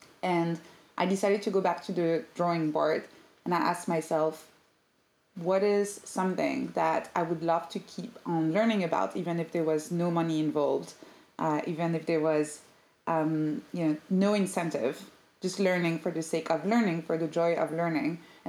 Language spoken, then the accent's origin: English; Paris, Île-de-France, France; now in London, United Kingdom; Yeah, I do live in London. I'm from Paris, though.